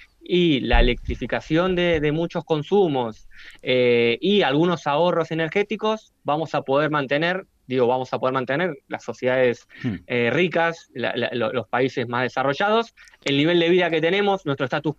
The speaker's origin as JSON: {"language": "Spanish", "country": "Argentina", "said": "Bueno, yo soy de Argentina y ahora Argentina ha sufrido inundaciones, el mayor brote de dengue."}